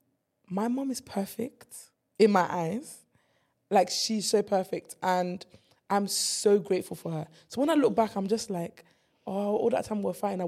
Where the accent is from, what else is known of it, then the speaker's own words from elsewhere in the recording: Nigeria; moved away; You know, I came from Nigeria. I was born in Nigeria. So when I first came, I was so blunt.